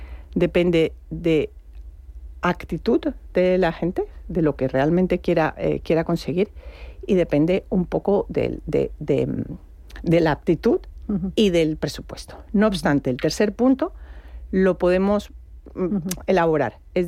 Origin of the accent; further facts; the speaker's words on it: Colombia; yo soy mujer, soy colombiana, de más de 40 años